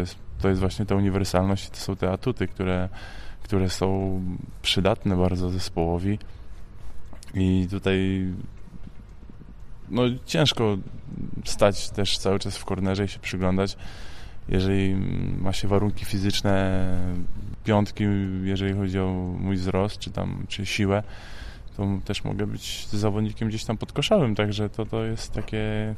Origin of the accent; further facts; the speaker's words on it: Gdynia, Pomeranian Voivodeship, Poland; Moja cała rodzina została w Gdyni. Jestem z Gdyni, także będę tutaj sam.